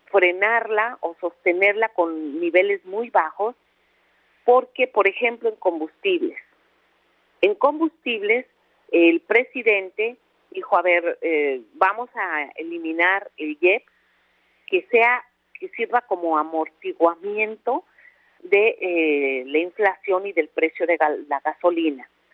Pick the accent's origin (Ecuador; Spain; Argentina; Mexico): Mexico; nuestro derecho como mexicanos